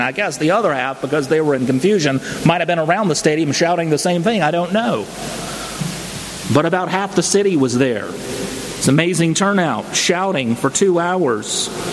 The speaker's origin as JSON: {"language": "English", "town": "Tallahassee", "region": "Florida", "country": "United States", "said": "I'm from Tallahassee. We invented this thing right here."}